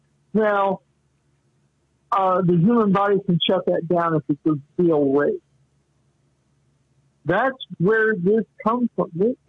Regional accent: Muncie, Indiana, United States; my hometown of Muncie, Indiana, had two newspapers.

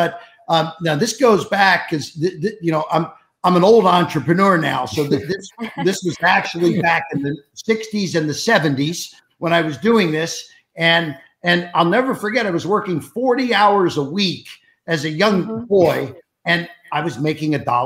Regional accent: Cincinnati, Ohio, United States; I grew up in Cincinnati, Ohio, which is not a big city. It was, you know, sort of a blue collar area.

